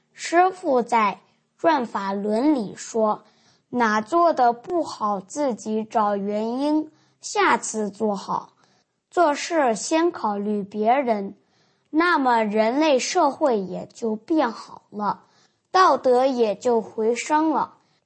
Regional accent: Japan; Chinese is a second language; 我在日本长大，我的中国话不是很好，我练习电话稿很多次，慢慢的能够和常人对话了

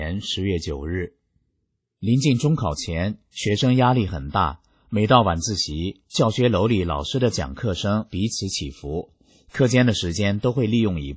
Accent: China; 我们中国人是炎黄子孙，一直相信神的存在，是信神的。

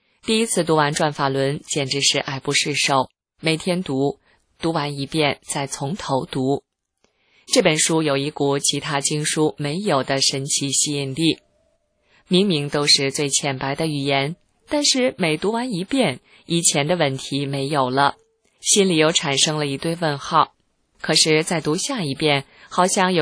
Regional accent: Taiwan; born there; 感谢上天让我今生生为中国人，在自由的台湾出生。

